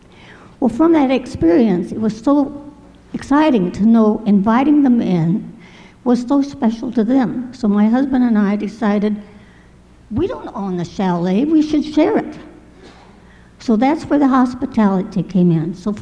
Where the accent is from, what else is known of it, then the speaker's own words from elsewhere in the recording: Rock Island, Illinois, United States; I'm from Rock Island, Illinois, and this is my 39th year at Holden.